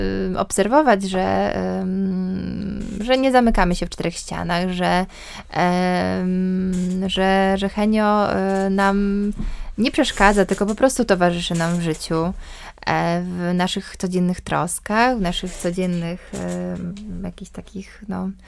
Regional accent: Białystok, Podlaskie Voivodeship, Poland; now in Warsaw, Poland; Pochodzimy z Białegostoku, mieszkamy w Warszawie

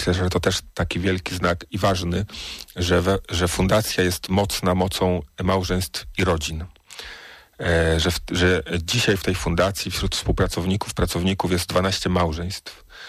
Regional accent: Luboń, Greater Poland Voivodeship, Poland; Ja w ogóle wychowałem się w parafii świętego Maksymiliana. Pochodzę z Lubonia i tam właśnie w parafii świętego Maksymiliana się wychowałem.

